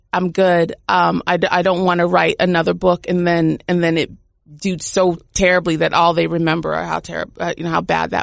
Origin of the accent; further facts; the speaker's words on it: Nigeria; I'm going back as a tourist. I have my blue passport. I'm not going back as a Nigerian because I refuse.